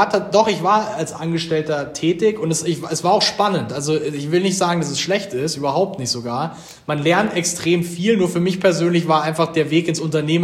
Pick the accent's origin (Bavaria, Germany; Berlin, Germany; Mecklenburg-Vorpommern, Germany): Bavaria, Germany; Munich; Wir kommen aus München, aus Bayern. Wir Gründer sind auch alle Bayern.